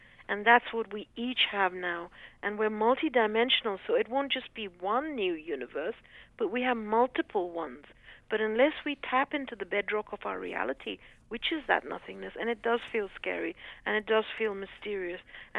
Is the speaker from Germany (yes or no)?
no; India; You know, I'm Indian and I'm a woman and therefore I'm, you know, have to stay married to a rich husband.